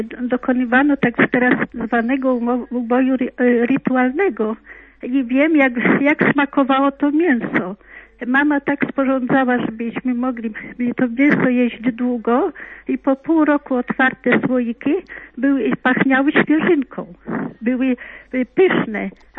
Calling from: Wyszków, Masovian Voivodeship, Poland; dzwonię z Wyszkowa. Ja wychowałam się na wsi

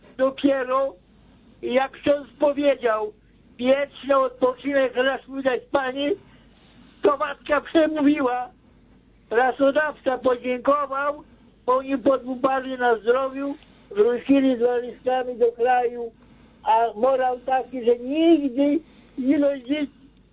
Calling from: Lipno, Kuyavian-Pomeranian Voivodeship, Poland

